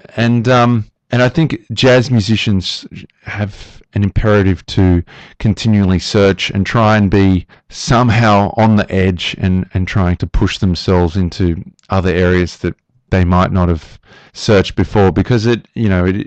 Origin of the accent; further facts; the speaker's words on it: Australia; being an Australian jazz artist means that we're actually somewhat removed from the jazz continuum